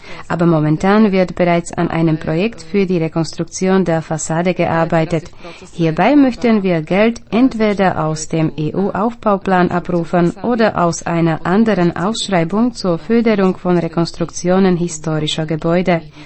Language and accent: German; Slovakia; Bei uns in der Slowakei beginnt die Ausstellung mit der Ankunft von Kyrill und Method